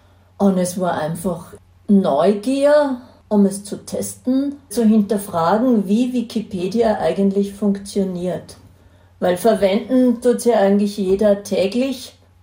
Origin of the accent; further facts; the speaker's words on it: Linz, Upper Austria, Austria; Ich bin aus Linz